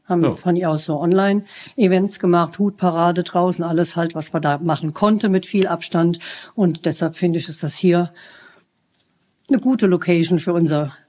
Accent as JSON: {"language": "German", "town": "Neuwied", "region": "Rhineland-Palatinate", "country": "Germany", "tie": "born or raised there", "said": "Ich bin 57 Jahre alt, bin geboren in Neuwied-Heddesdorf, aufgewachsen auch und lebe auch wieder in Heddesdorf. Das ist halt meine Heimat."}